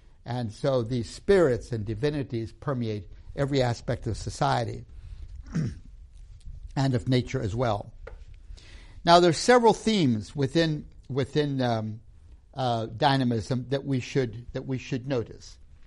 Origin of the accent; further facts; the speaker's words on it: Tanzania; I grew up in Tanzania. And when I say I grew up in this environment in Tanzania